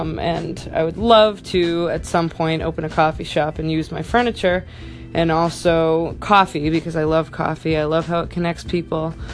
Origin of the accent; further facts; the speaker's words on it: Massachusetts, United States; I'm from Western Massachusetts, New England area.